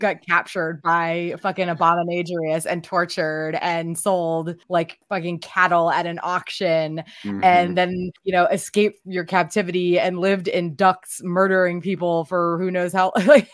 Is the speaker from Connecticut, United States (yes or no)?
yes; Connecticut, United States; I grew up on the weird cusp. I grew up in Connecticut. I am not New York, Connecticut. I am technically more Western Mass / maybe Boston Mass New Englander, but still not the bubbla kind. I still pronounce my R's, okay?